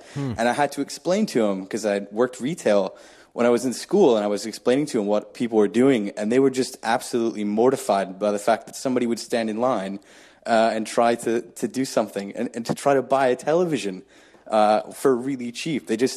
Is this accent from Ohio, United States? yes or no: yes; Ohio, United States; moved away; I actually miss, because I'm originally from Ohio, and I really miss a real proper snow.